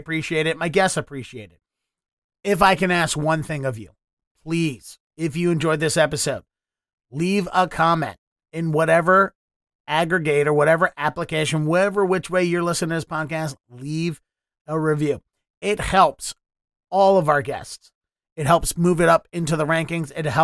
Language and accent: English; Mid-Atlantic, United States; now in Nashville, United States; Like we're both from Mid Atlantic. We both grew up with humid summers.